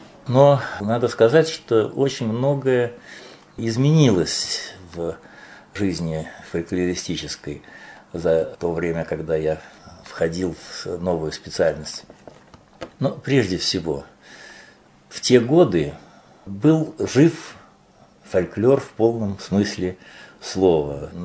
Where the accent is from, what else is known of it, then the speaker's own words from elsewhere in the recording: Moscow, Russia; войну я провел в Москве. Я родился в Москве, всю войну провел в Москве. Но я был маленьким человечком тогда